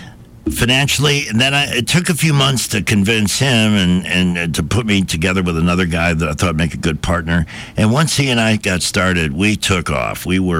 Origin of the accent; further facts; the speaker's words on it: Chicago, Illinois, United States; I'm down here from Chicago.